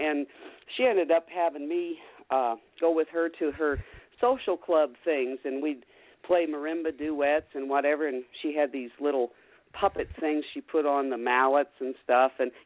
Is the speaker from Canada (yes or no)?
no; Bunker Hill Village, Ohio, United States; I grew up in Holmes County, up there around Millersburg, Ohio. Actually, I grew up in Bunker Hill Village, which is about 7 miles out of Millersburg, middle of Amish country.